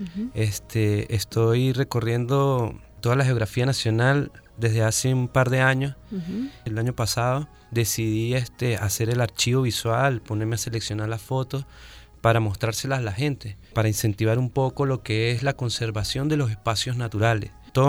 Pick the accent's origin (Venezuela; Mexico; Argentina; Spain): Venezuela; San Cristóbal, Táchira; now in Caracas, Venezuela; Sí, yo soy de San Cristóbal, gocho en el mundo, bueno. Por ahí recorriendo. Ahorita estoy en la capital de la República representando a los gochos de Venezuela.